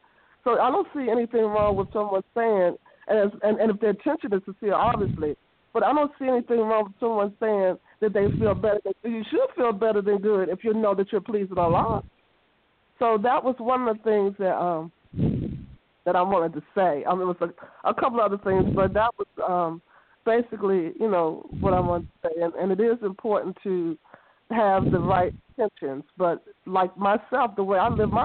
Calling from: Washington, District of Columbia, United States; I'm calling from Washington, D.C.

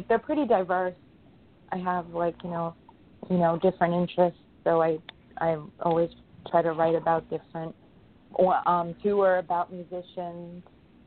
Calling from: New York, United States; I'm in New York.

